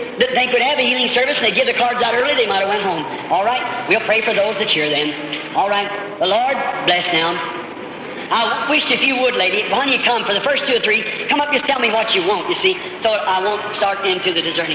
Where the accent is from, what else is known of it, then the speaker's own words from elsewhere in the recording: Ireland; My people are Catholic. I'm an Irishman. My mother and father both are Catholic people, come from Catholic families.